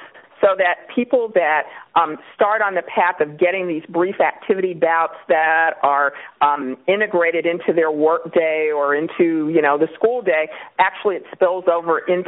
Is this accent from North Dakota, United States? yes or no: no; Kansas City, Kansas, United States; now in California, United States; Well, I'm from Kansas City, Kansas, originally. Uh-huh. I went to Northwestern undergrad and went to Duke Medical School, and then I landed in California about 20 years ago